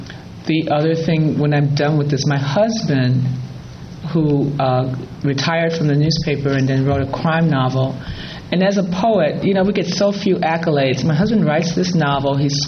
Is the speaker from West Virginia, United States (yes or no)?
no; Chicago, Illinois, United States; I'm originally from Chicago, and 1968 was a really formative year in Chicago.